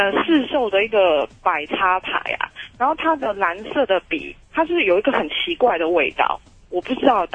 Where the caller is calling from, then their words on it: Taoyuan, Taiwan; 我是桃园的